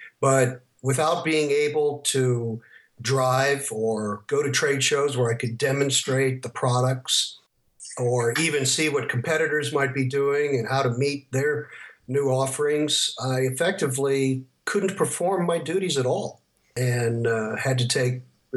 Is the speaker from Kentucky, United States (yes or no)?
yes; Lexington, Kentucky, United States; I'm from Lexington, Kentucky.